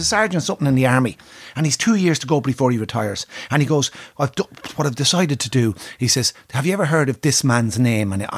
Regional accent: Kildare, Ireland; born there; I said, I was born in Brer, just from the Curragh.

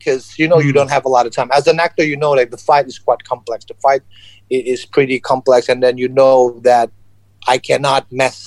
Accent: Indonesia; English is a second language; But I'm Chinese descent, born and raised in Indonesia.

